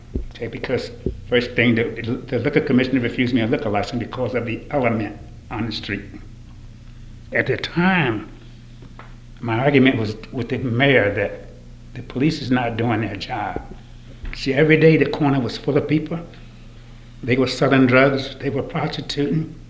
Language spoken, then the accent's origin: English; Reddenburg, Alabama, United States; A sawmill town called Reddenburg, Alabama, 1937. When I tell people I'm from Alabama, they go, wow, must have been horrible.